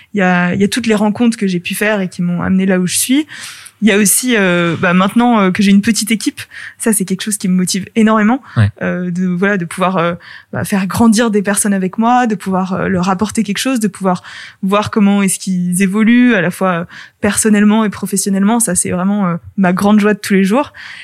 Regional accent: Paris, Île-de-France, France; born there; also born or lived in Belgium / Argentina; j'ai vécu dans pas mal de pays quand j'étais petite. Donc je suis née à Paris, puis j'ai vécu en Belgique, puis en Argentine.

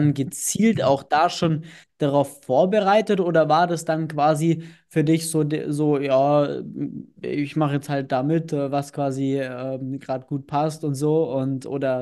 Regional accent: Bavaria, Germany; ich komme aus dem Allgäu, das heißt, in den Bergen unterwegs zu sein, das kenne ich auch irgendwo her

